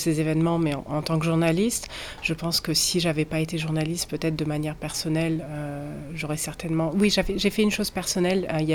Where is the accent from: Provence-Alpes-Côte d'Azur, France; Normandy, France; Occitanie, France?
Provence-Alpes-Côte d'Azur, France; Nice; now in New Zealand; Moi, je viens de Nice